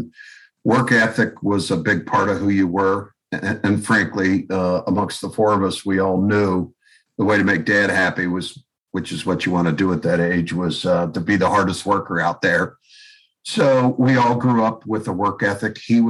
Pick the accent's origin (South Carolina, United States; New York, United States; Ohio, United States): Ohio, United States; Cincinnati; I grew up in Cincinnati, family of six.